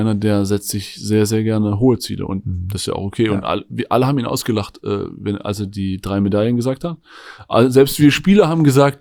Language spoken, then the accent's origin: German; Eisenach, Thuringia, Germany; also born or lived in Jena; Wie gesagt, meine Kindheit in Eisenach verbracht und meine Schulzeit in Jena oder die zweite Schulzeit quasi in Jena.